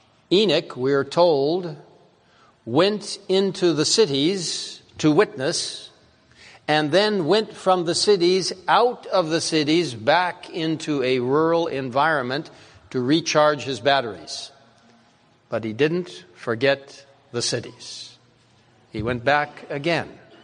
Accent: Cairo, Cairo Governorate, Egypt; I grew up in Cairo, Egypt. I love the Middle East.

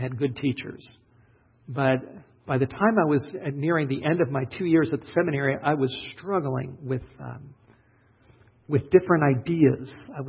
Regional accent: North Hollywood, California, United States; because I was from Hollywood, North Hollywood, and actually worked in the movies for a while as an extra.

